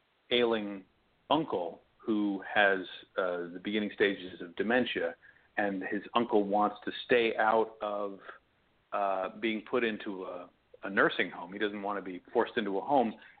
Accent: Maine, United States; because I grew up in Maine and we got radio signals from Canada

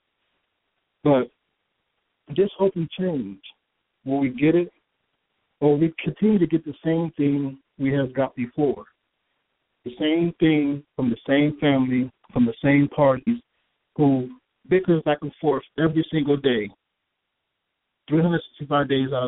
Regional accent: United States; but still, I'm American, and I'm free, and my children are free

